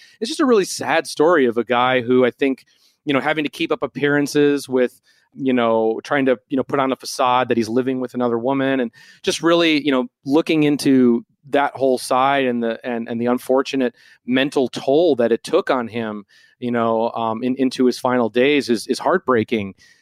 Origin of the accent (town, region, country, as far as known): Minneapolis, Minnesota, United States; born or raised there